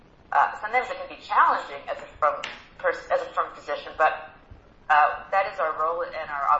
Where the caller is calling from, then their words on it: Passaic, New Jersey, United States; I'm calling in from Passaic.